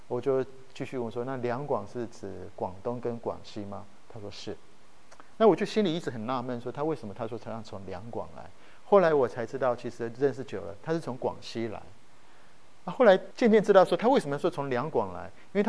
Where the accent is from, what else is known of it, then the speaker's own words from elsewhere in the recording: Taiwan; first language Japanese; Chinese is a second language; also born or lived in Japan; 我在台湾啊长大，所以我还会闽南语。其实我第一个语言不是中文，也不是闽南语，我第一个语言是日文。我从小还不会讲话的时候，我爸爸去日本留学，我们全家搬到日本去，所以我在那边读幼稚园、小学，所以我第一个会讲的语言是日文